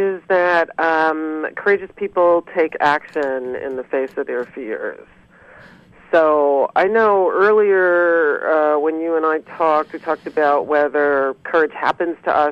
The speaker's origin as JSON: {"language": "English", "town": "Brooklyn", "region": "New York", "country": "United States", "lives_now": "California, United States", "said": "I'm originally from New York, from Brooklyn."}